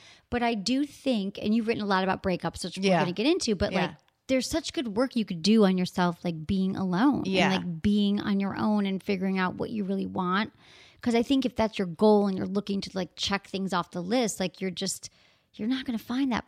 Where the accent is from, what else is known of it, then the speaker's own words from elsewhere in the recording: Michigan, United States; Like where I grew up in Michigan, like everybody was definitely married by 30.